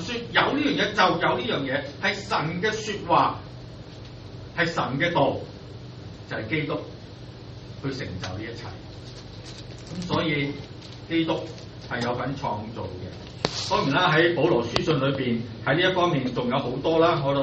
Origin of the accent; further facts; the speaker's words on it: China; 我哋中国人讲咩啊？说话啊嘛